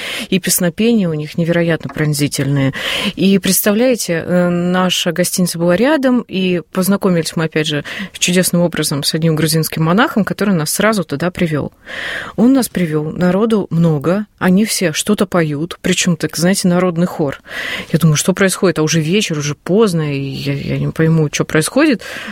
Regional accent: Moscow, Russia; Мы говорим, мы из Москвы.

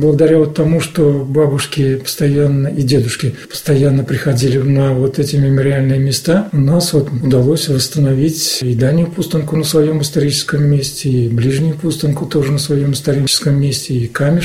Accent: Sarov, Nizhny Novgorod Oblast, Russia; я родился здесь, в Сарове, да, и всю жизнь прожил здесь. Жили мы недалеко вот от городского кладбища. Здесь был поселочек молодежный.

